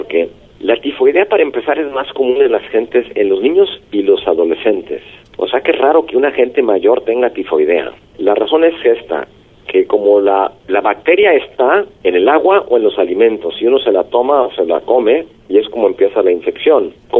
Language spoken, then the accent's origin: Spanish; Mexico; si nosotros como población, como mexicanos, tenemos contacto desde la niñez con la bacteria